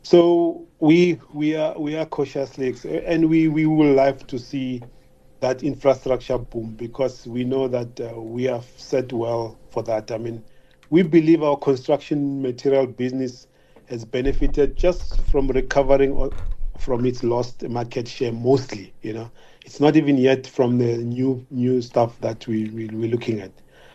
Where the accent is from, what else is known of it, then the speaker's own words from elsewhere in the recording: South Africa; We are proudly South African.